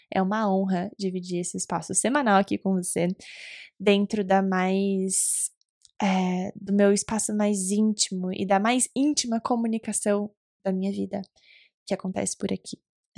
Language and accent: Portuguese; Recife, Pernambuco, Brazil; born there; eu não sei se é meu sangue de litoral, de quem nasceu no litoral. Eu nasci em Recife, Pernambuco